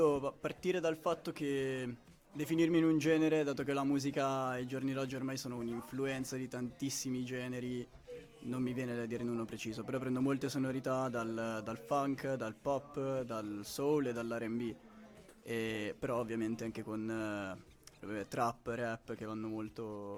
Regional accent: South Africa; first language English; Italian is a second language; now in Italy; io sono per metà sudafricano, la mia prima lingua è l'inglese, parlo anche in inglese, uso molto slang

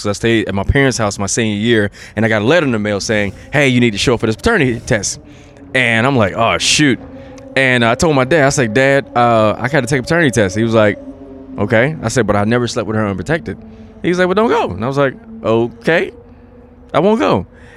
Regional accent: South Carolina, United States; born there; I'm from South Carolina. I was born in South Carolina

